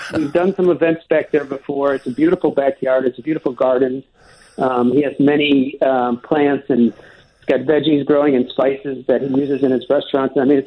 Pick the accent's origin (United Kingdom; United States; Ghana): United States; Chicago, Illinois; I'm born and raised in Chicago, but my friends are from everywhere else, right?